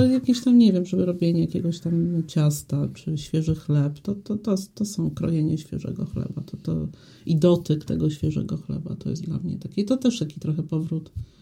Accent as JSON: {"language": "Polish", "region": "western Poland", "country": "Poland", "said": "To ja pochodzę z Polski Zachodniej, więc to jest ten taki sznyt trochę niemiecki"}